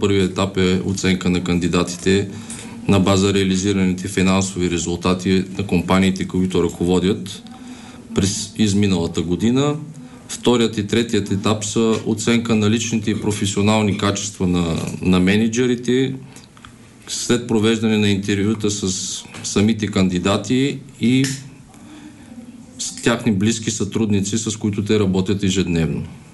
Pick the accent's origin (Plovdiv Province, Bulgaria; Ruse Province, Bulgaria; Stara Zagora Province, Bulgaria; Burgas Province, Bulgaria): Plovdiv Province, Bulgaria; Plovdiv; Роден съм и съм израсъл в град Пловдив.